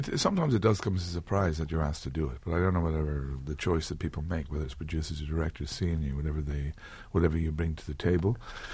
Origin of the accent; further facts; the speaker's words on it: Ireland; I'm wondering, like, I'm Irish and then I have to go into the Mississippi Delta.